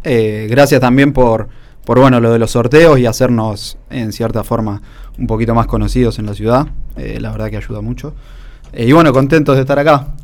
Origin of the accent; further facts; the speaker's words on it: La Plata, Buenos Aires Province, Argentina; yo soy de acá, de La Plata, uh-huh, y me fui a vivir hace un tiempo a Pehuajó